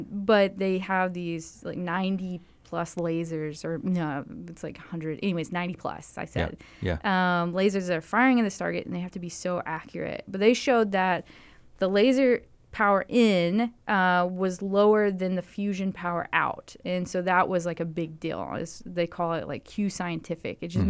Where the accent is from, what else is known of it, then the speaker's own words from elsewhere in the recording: Tennessee, United States; I grew up in Tennessee, Middle Tennessee.